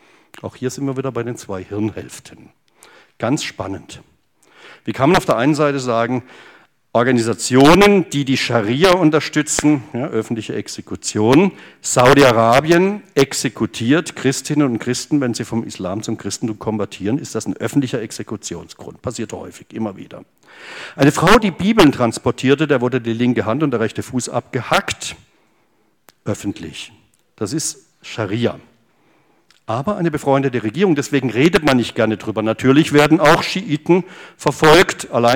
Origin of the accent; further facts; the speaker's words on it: Freiburg, Baden-Württemberg, Germany; in Freiburg, bei mir, in meiner Heimatstadt.